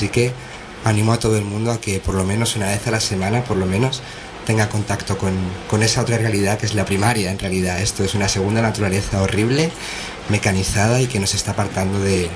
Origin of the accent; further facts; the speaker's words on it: Valencia, Valencian Community, Spain; Yo soy natural de Valencia